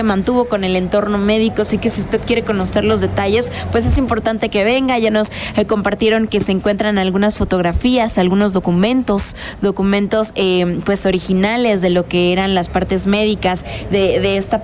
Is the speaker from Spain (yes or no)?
no; Mexico; de alguna manera nos representan en otros lugares como mexicanos